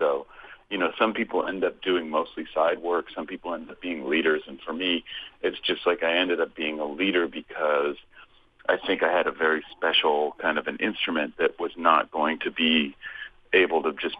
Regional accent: Berkeley, California, United States; I grew up in Berkeley, California, and everyone in that town was, it just seemed like everyone played guitar.

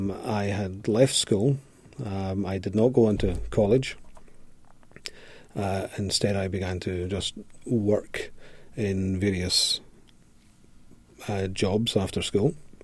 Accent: Greenock, Scotland, United Kingdom; I was. Yeah, in a town called Greenock. It's about 25 miles west of Glasgow on the River Clyde.

